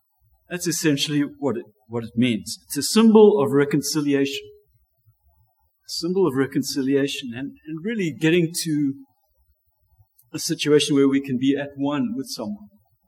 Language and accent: English; Zimbabwe; I know growing up in Rhodesia, one of the soaps that was always advertised was